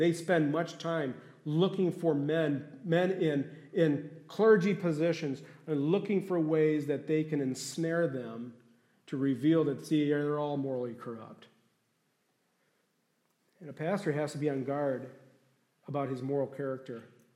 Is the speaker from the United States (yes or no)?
yes; Detroit, Michigan, United States; I piqued my interest because I'm from Detroit, and that was the team that we used to root for back when I was in high school.